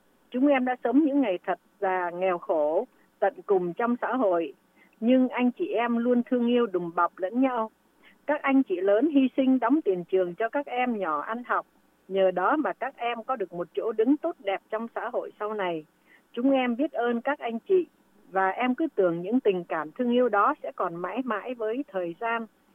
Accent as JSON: {"language": "Vietnamese", "region": "Central Vietnam", "country": "Vietnam", "tie": "born or raised there", "said": "sinh trưởng miền Bắc, rồi sống ở miền Trung từ thời thơ ấu, đến đại học thì mới vào miền Nam. Thành ra là … là người của ba miền hết."}